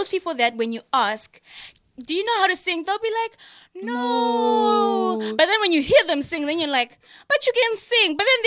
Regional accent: Zimbabwe; I am proudly Zimbabwean.

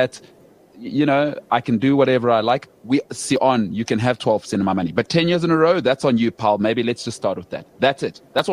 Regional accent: South Africa; as a South African

